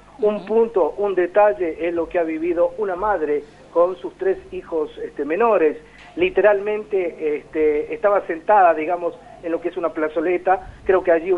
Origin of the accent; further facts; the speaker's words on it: La Rioja, Argentina; Pero como buen riojano también debo acotar que los sentimientos también son únicos